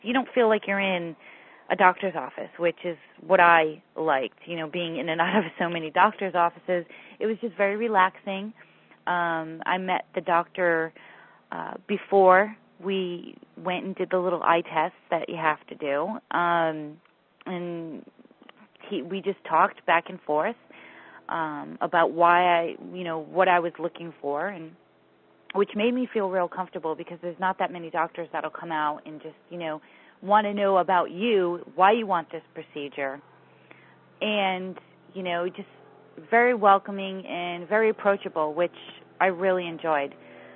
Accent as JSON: {"language": "English", "region": "California", "country": "United States", "said": "I'm 32. I'm from California."}